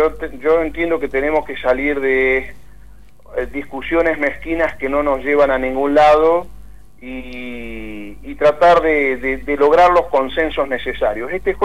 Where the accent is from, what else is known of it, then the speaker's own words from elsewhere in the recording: Córdoba, Argentina; incluso yo como cordobés sé de los esfuerzos que se están haciendo en lo que significa la región centro